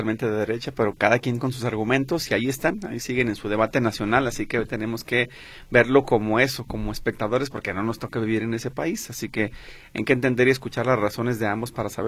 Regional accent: Venezuela; No hemos visto el beneficio de todos esos entonces yacimientos que tenemos como venezolanos.

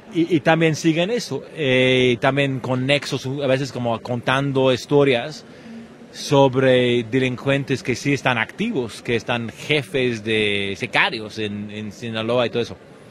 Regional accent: England, United Kingdom; Porque yo soy de Inglaterra, originario, también creciendo, vi películas de El Padrino

